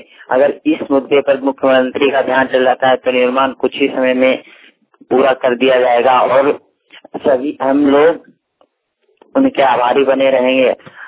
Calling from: Chanarwa, Bihar, India; मैं बिहार मोबाइल वाणी के लिए जमुई जिले के चनरवा से बोल रहा हूँ।

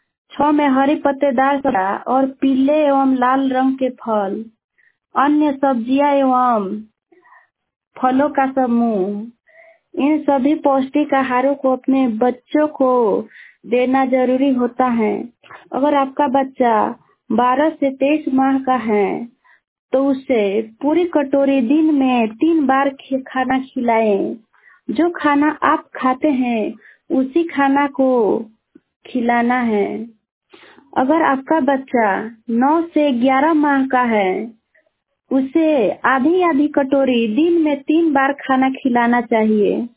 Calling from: Siswa Tajpur, Bihar, India; भंगा पंचायत थाना भंगहा, प्रखंड मैनाटांड, ग्राम सिसवा ताजपुर से बोल रही हूँ।

